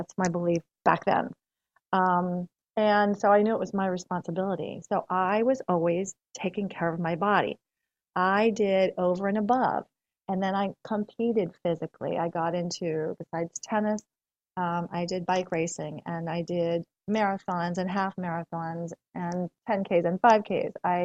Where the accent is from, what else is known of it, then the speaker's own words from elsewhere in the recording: Florida, United States; Well, I grew up in South Florida. Back then, there were no ice rinks.